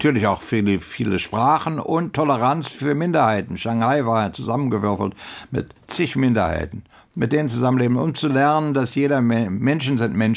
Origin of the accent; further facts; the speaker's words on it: United States; Also ich bin Amerikaner, da ist gar keine Rede.